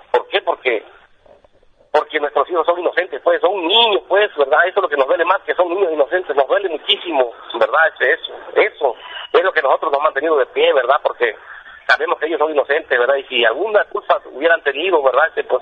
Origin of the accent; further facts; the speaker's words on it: Mexico; nos corresponde a todos como mexicanos